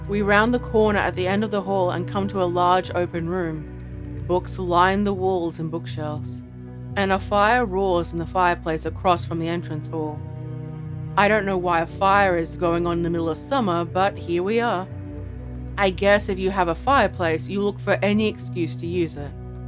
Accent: Santa Monica, California, United States; I grew up in Santa Monica, so about an hour from here, but I've been here quite often throughout my life.

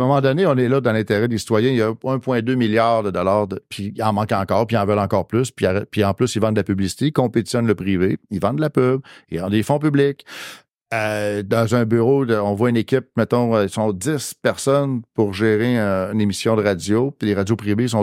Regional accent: Quebec, Canada; accent: Québécois; on parle anglais tous les jours, on finit toujours par avoir notre accent québécois, puis ça va toujours rester de même.

